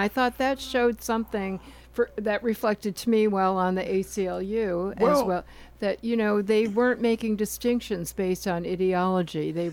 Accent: Minnesota, United States; I grew up in Minnesota.

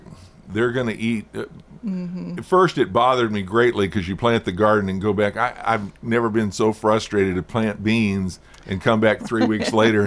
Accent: Michigan, United States; Well, I miss rhubarb. Growing up in Michigan, that was a plant that we could grow very well.

